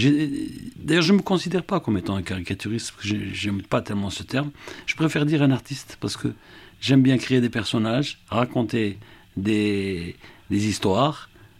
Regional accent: Oran Province, Algeria; je venais de la région d'Oran, où les femmes sont voilées, c'est presque du niqab, puisqu'il n'y avait qu'un seul œil qui apparaissait.

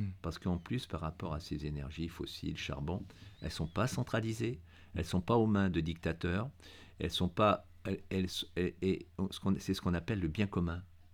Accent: Nouvelle-Aquitaine, France; Magnifique. C'était mon pays natal.

